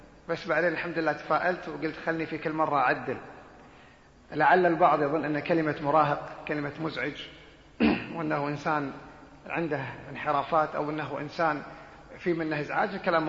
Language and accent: Arabic; Kuwait; فهو شيخ مشهور عندنا في الكويت وكذلك في المنطقة